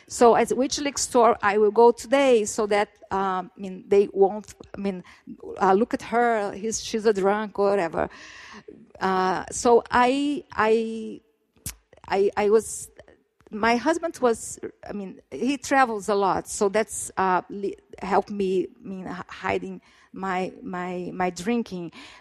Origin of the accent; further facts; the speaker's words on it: Rio de Janeiro, Brazil; So my story, I was born and raised in Rio.